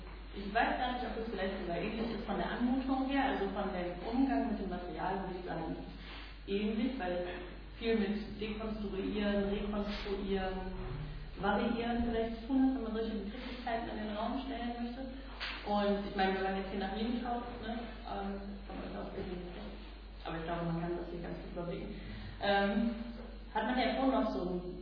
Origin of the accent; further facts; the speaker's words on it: Essen, North Rhine-Westphalia, Germany; dass Menschen einfach und Essen, wo ich herkomme, nicht so kurz dabei voneinander entfernt sind